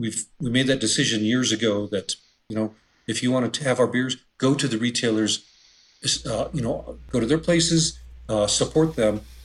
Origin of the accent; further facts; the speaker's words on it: Arvada, Colorado, United States; also born or lived in Wheat Ridge; Well, I am a native of Colorado. I grew up, I was born in Wheat Ridge at Lutheran Hospital, and I grew up in Arvada, went to Pomona High School in Arvada